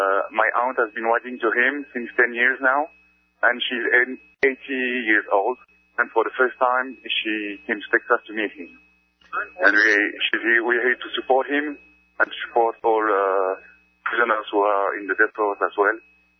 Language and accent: English; Belgium; Yes, I'm from Belgium.